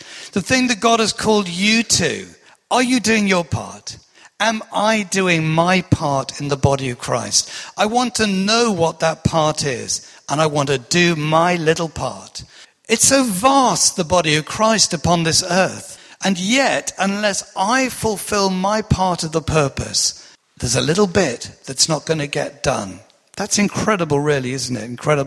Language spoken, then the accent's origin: English; East Midlands, United Kingdom; I come from Lincolnshire originally in the East Midlands